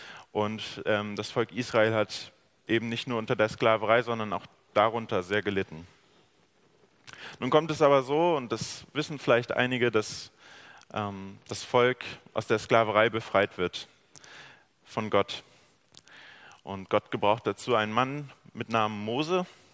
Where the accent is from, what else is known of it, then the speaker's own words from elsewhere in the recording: Braunschweig, Lower Saxony, Germany; Ich bin 23 Jahre alt und studiere eben Theologie. Und ich komme aus Braunschweig.